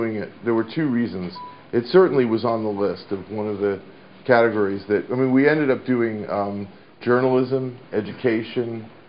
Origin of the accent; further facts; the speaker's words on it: New York, United States; And I'm from New York, and I'm a Mets fan, and if you don't like it, you know, whatever.